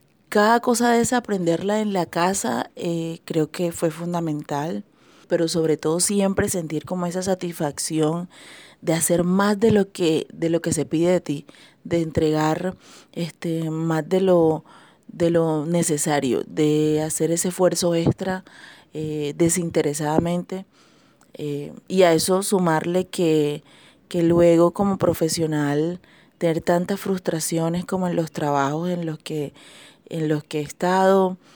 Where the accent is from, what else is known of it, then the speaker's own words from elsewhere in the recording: Caribbean Region, Colombia; soy una costeña de 34 años, nacida de una madre banqueña y un padre magangueleño.